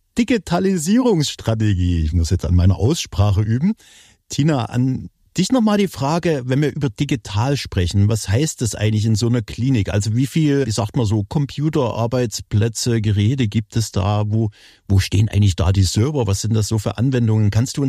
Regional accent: Dresden, Saxony, Germany; Also ich kann das nur bestätigen als Dresdner

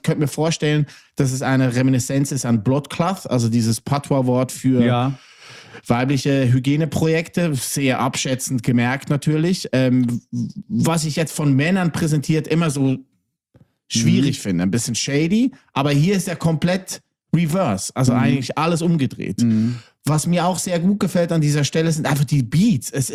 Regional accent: Basel, Basel-Stadt, Switzerland; aus meiner Heimat, aus der Schweiz, aus Kleinbasel.

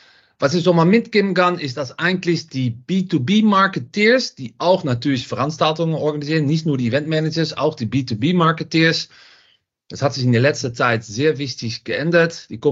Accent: Netherlands; German is a second language

